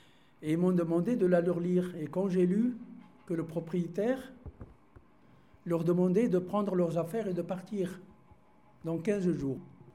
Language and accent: French; Morocco; now in France; Moi, je suis du Maroc. Donc, c'est ni en Algérie ni en France. J'ai mes parents, mes frères et sœurs sont au Maroc. Et en France, j'ai une sœur et un frère.